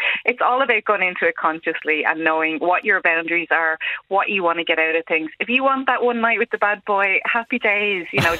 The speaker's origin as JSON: {"language": "English", "country": "Ireland", "said": "as Irish people, we're very sun deprived for most of the year."}